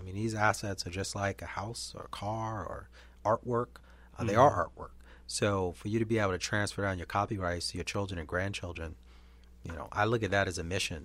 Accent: Long Island, New York, United States; I grew up in Long Island, New York, which is a suburb like any other suburb.

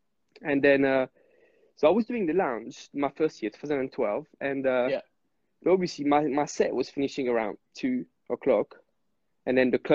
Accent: Corsica, France; English is a second language; I'm from Corsica, so a small island like in the Mediterranean, and so there's not very a big club scene

